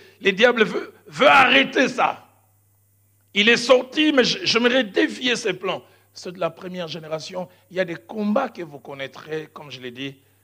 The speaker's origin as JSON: {"language": "French", "region": "Kinshasa", "country": "DR Congo", "tie": "born or raised there", "said": "Tout petit, je les voyais venir chez nous à Bandal."}